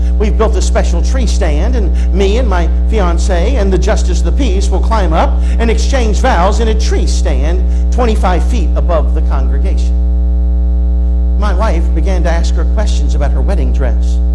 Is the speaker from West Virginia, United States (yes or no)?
yes; West Virginia, United States; Now, I am from West Virginia, and I will tell you this.